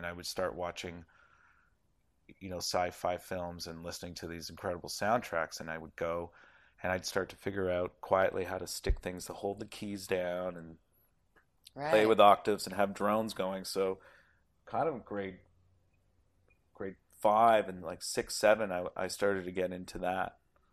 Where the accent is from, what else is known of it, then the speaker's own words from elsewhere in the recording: Toronto, Ontario, Canada; obviously I'm from Toronto